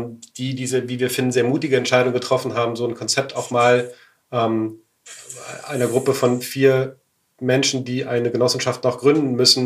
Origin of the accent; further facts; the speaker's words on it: Berlin, Germany; meine Heimatstadt Berlin ist auch eine geile Stadt.